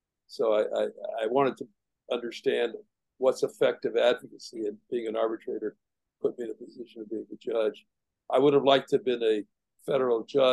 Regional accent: Texas, United States; Growing up in Texas, going to New York was just too overwhelming, I think.

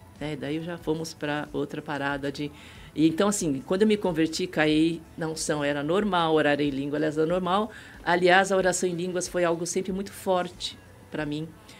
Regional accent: Paraguay; Não, não, eu sou a paraguaia da história.

